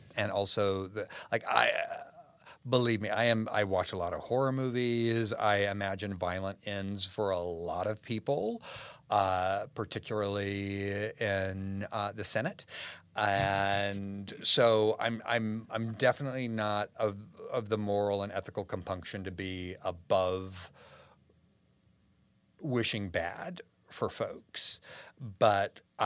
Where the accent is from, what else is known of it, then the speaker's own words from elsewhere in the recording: Pacific Northwest, United States; You know, I grew up in the Pacific Northwest, and so Bigfoot was a big deal